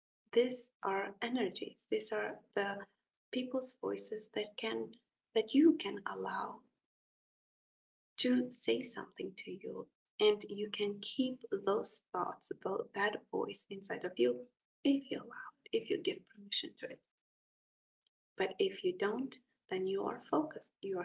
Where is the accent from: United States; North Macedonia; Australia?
North Macedonia; I grew up in Macedonia in a small village.